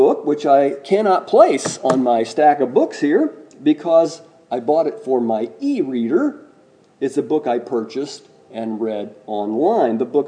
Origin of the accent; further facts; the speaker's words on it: Midwest, United States; Do I know this because it was my hometown? Do I know this because it was the Midwest? Or do I know this because my hometown was in the middle of Ku Klux Klan country?